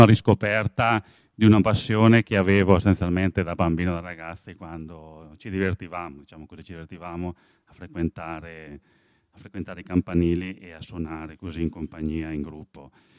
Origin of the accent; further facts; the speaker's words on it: Leffe, Lombardy, Italy; sono di Leffe.